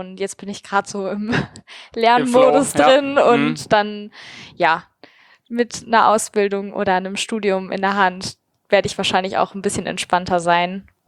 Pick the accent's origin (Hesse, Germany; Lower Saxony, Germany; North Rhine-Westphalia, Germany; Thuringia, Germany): Lower Saxony, Germany; Jever; born there; Also man muss dazu sagen, dass ich nicht aus Remscheid komme. Ich bin in Jever geboren, das kennen die wahrscheinlich die meisten von dem Bier, von dem Jever-Bier.